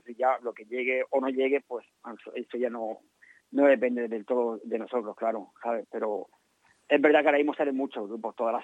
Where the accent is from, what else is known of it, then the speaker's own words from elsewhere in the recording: Alicante, Valencian Community, Spain; pero no ir, no tocar en Alicante, que es mi tierra, ¿sabes?